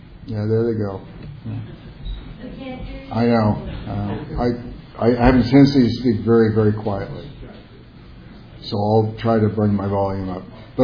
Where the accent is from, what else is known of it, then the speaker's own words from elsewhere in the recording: Compton, California, United States; I was born in Compton. I was raised in Compton.